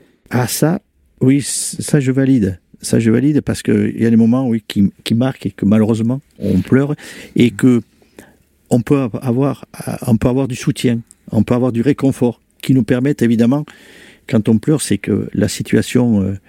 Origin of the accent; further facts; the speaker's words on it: France; moi, je suis un Français avec, jusqu'au bout des, voilà.